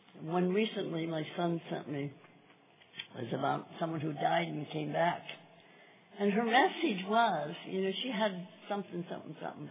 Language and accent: English; Brentwood, California, United States; from Brentwood City, California.